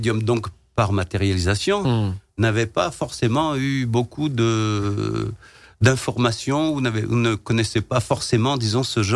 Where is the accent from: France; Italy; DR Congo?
France; Et je suis français